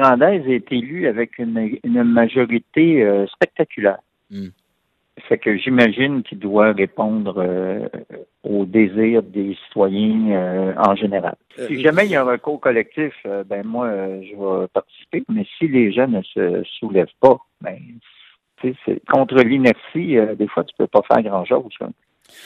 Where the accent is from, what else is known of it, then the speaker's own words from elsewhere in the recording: Montreal, Quebec, Canada; born there; moi, je suis né dans Hochelaga-Maisonneuve, Vermont, puis avant, la rue Ontario, là.